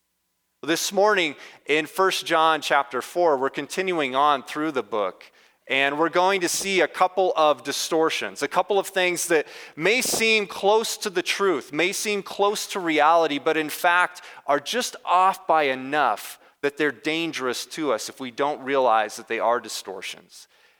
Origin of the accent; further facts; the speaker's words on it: Nebraska, United States; Some of you know this already, but I'm from Northwest Nebraska, and some people call it the Promised Land.